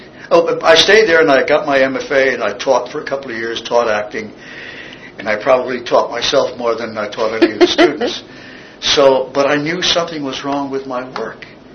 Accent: Mount Kisco, New York, United States; born or raised there

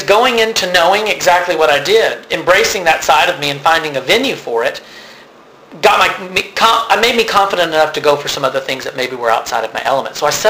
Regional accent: Georgia, United States; I grew up in Georgia. It was just not something you did.

